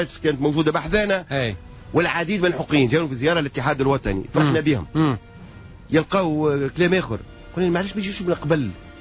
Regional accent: Tunisia; لاني انا اعتبر روحي ولد الشعب هذايا وحنا كلنا ولاد تونس

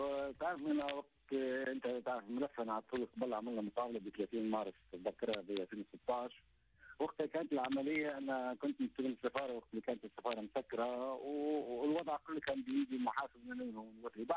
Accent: Tunisia; now in Syria; انا من نجيش برجع تونس لانه اول شيء اولادي يقروا هنا مولودين هنا. وثاني حاجه انا في تونس فقير جدا جدا

